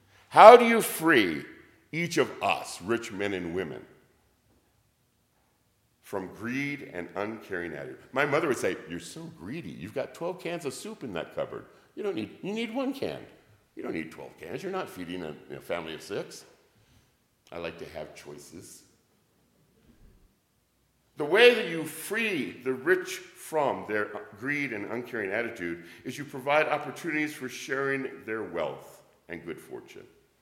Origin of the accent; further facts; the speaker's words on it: United States; I am an American. I was raised in the 60s and the 70s, post-Depression, post-World War II.